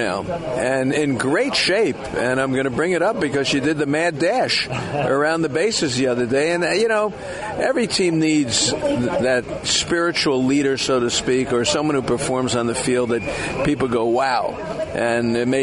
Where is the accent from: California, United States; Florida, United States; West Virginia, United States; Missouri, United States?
Florida, United States; Miami; I grew up in Miami. I remember teams would come in to play the Dolphins, and the Raiders would come, and there would be trouble.